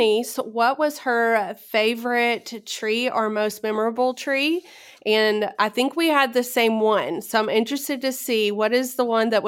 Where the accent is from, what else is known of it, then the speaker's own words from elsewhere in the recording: Somerville, United States; when I was growing up in Somerville, I lived on Christmas Tree Drive, like literally Christmas Tree Drive.